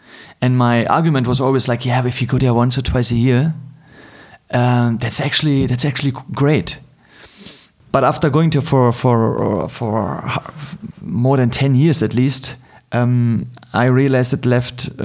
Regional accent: Berlin, Germany; I'm hardly in my hometown in Berlin for a long time.

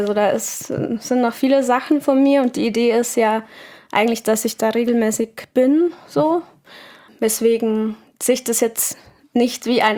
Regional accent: Munich, Bavaria, Germany; als Münchnerin, als Mensch, der Kultur und Subkultur halt lebt

